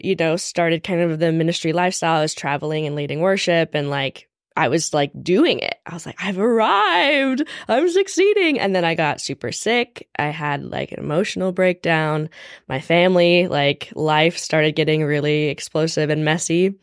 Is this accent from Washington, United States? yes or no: yes; Washington, United States; So similarly, I grew up in Washington, like 45 minutes from Mariah